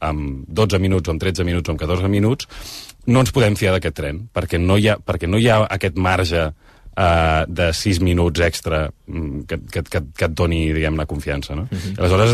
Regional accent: La Garriga, Catalonia, Spain; Jo soc de la Garriga, per exemple, que hi ha 48 minuts amb tren des de la Garriga fins aquí.

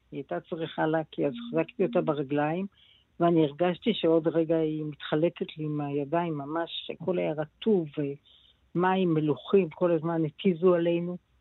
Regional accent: Hanita, Northern District, Israel; אנחנו היינו ילדים בתוך המלחמה הזאת. הגדולים, ילדים הגדולים של חניתה, בני שבע, בין 6.5 ל-8 הילדים היו.

